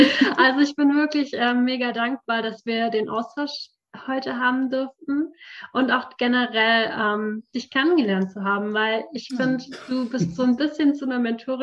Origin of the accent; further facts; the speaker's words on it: Freudenstadt, Baden-Württemberg, Germany; mein Wunsch ist in meiner Heimatstadt, in Freudenstadt, wirklich so einen Ort zu schaffen